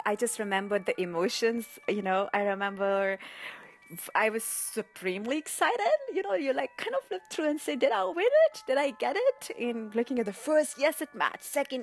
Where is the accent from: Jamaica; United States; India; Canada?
India; Delhi; English is a second language; I was born and brought up in India, in Delhi.